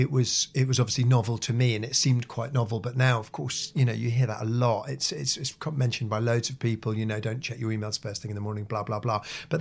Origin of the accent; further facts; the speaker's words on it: Norwich, East of England, United Kingdom; I started photographing bands in my hometown of Norwich